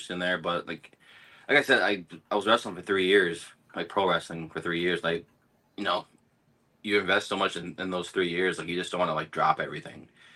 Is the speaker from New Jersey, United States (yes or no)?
no; Minnesota, United States; I'm from Minnesota, and, you know, I drove it.